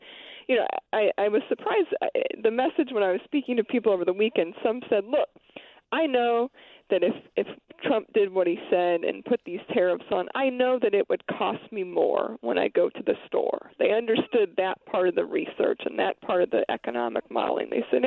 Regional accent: Pennsylvania, United States; I will say I was back in Pennsylvania, which is my home state.

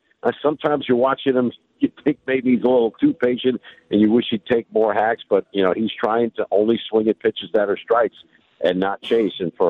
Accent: New York, United States; I watch a bunch of different teams. I grew up in New York.

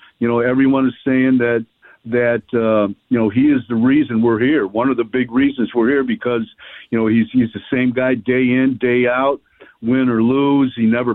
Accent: Cleveland, Ohio, United States; I'm born and raised in Cleveland

